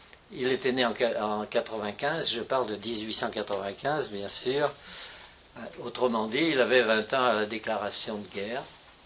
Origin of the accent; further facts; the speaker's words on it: Villars-les-Dombes, Auvergne-Rhône-Alpes, France; Je suis originaire de la Dombe, un petit village de la Dombe, puis ensuite j'ai passé ma jeunesse dans un village un peu plus gros qui s'appelle Villars-les-Dombes